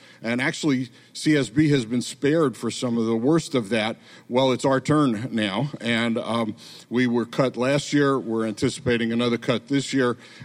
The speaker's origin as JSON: {"language": "English", "region": "New York", "country": "United States", "tie": "born or raised there", "said": "the manager of the New York Yankees when I was growing up in New York, Casey Stengel."}